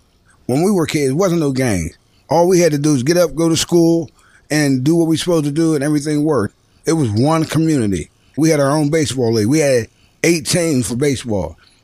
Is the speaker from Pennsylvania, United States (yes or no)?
yes; Pittsburgh, Pennsylvania, United States; I grew up in Northview Heights. Born and raised. I moved up in Northview in 1970 when I was born. I left Northview, and I say like 1990.